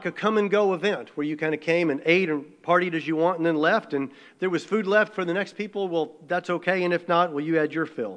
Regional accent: Texas, United States; why being a Texan was the best thing you could be.

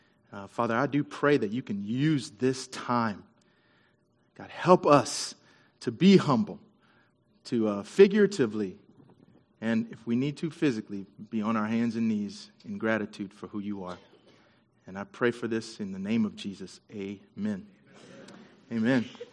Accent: Dallas, Texas, United States; also born or lived in Houston; Encourage a fellow Texan. I was born in Houston, so amen. I grew up in Dallas, though

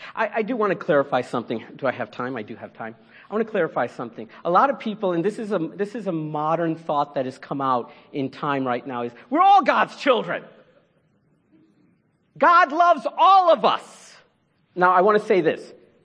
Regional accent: United States; I was brought up in the United States of America. My mom and dad, Indian as Indian gets.

